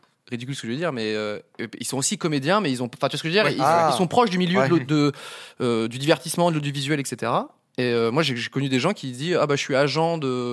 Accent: Romania; French is a second language

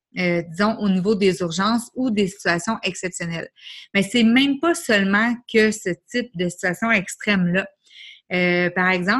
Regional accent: Quebec, Canada; dire qu'on est expatrié, qu'on vient du Québec, Canada, français

